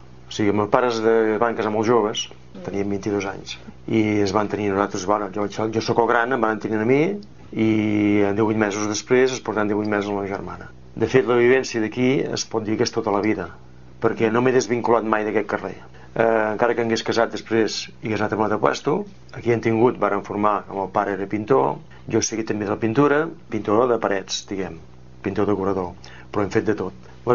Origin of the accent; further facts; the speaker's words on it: Sant Feliu, Catalonia, Spain; Jo sóc de Sant Feliu, vaig néixer aquí, he nascut aquí mateix.